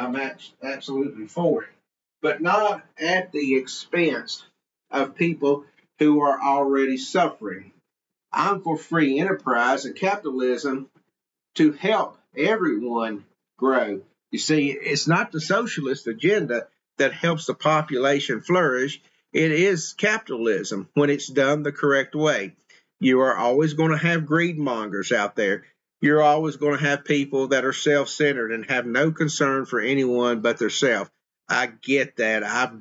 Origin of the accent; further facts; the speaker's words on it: North Carolina, United States; You see, I'm from Western North Carolina. My roots are there. That's where my family is from.